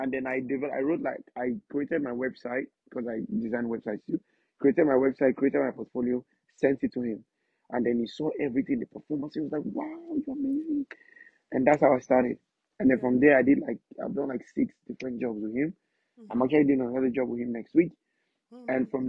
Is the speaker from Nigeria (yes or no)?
yes; Nigeria; Yeah, so I'm Nigerian.